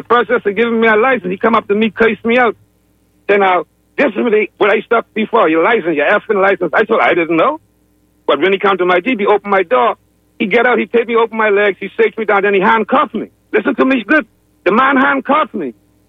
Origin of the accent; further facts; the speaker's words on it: Bahamas; no, I'm from the Bahamas.